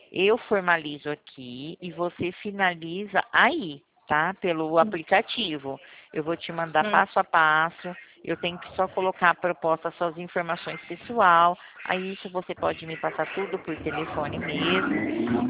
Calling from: Ribeirão Preto, São Paulo, Brazil; Eu falo aqui de Ribeirão Preto, estado de São Paulo.

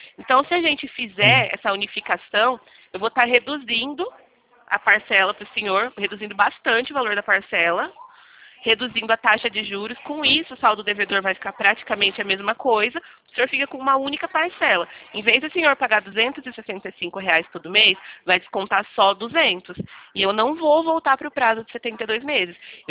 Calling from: Araras, São Paulo, Brazil; Eu sou daqui da cidade de Araras, eu falo daqui da cidade de Araras

